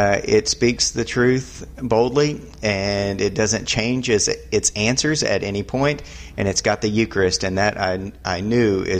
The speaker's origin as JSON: {"language": "English", "region": "Texas", "country": "United States", "said": "Of course, I'm from Southeast Texas, so what can I say?"}